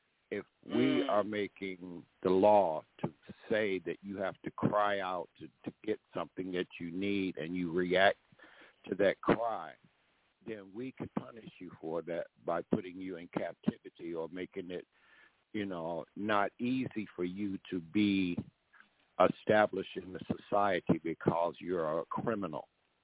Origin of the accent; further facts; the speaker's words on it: Mississippi, United States; born there; also born or lived in Chicago; now in Georgia, United States; I've lived in Chicago. I was born in Mississippi, but I know Chicago.